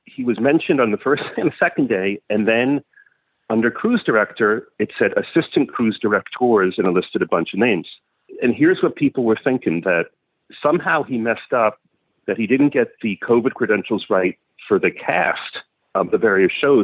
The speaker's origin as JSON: {"language": "English", "town": "New York City", "region": "New York", "country": "United States", "said": "The garlic fried rice, and I'm a New Yorker, so I suppose de facto food snob."}